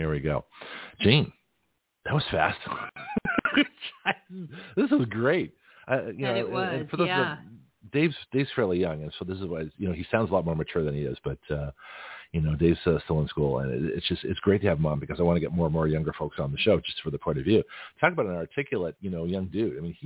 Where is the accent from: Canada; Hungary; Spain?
Canada; now in United States; Now, I came here as a Canadian, you know, and I still identify as, you know, partly Canadian, but I don't have allegiance to Canada.